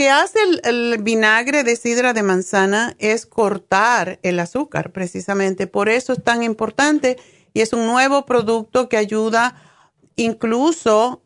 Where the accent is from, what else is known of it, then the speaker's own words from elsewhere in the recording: Cuba; Como saben, yo soy cubana y en Cuba había casi no había personas diabéticas en mi tiempo.